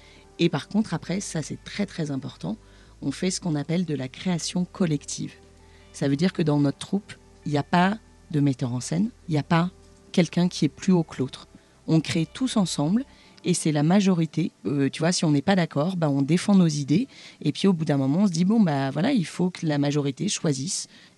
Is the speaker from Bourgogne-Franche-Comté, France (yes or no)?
yes; Bourgogne-Franche-Comté, France; parce que moi, je viens de Bourgogne.